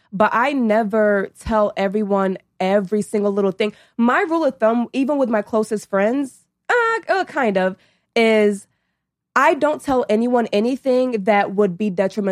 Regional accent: New York, United States; now in Atlanta, United States; Well, I'm not from New York City, but I'm from upstate.

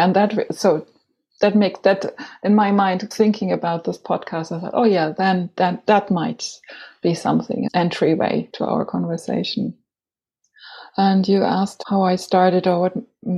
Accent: Frankfurt, Hesse, Germany; English is a second language; I was born and raised in Frankfurt am Main

